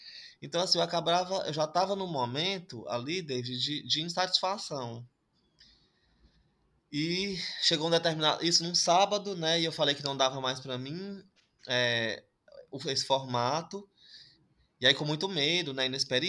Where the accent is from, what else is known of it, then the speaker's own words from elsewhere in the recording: Fortaleza, Ceará, Brazil; Eu sou da periferia de Fortaleza, de um bairro bem afastado chamado Vila Manuel Sátiro.